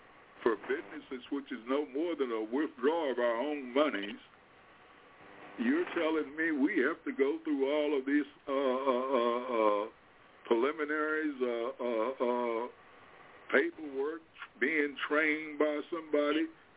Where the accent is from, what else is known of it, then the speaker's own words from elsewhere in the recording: United States; I said, first of all, I am an American. I am a taxpaying American, and so is my community.